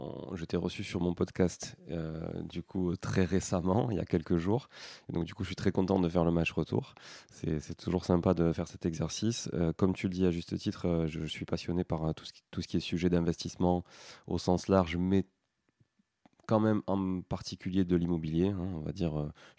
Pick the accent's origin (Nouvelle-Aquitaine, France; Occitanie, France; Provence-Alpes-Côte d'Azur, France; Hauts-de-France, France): Occitanie, France; Toulouse; born there; also born or lived in Canada; je suis né à Toulouse, j'ai vécu 5 ans au Canada, j'ai fait toutes mes études, on va dire là-bas. J'ai passé même mon bac là-bas dans un lycée français.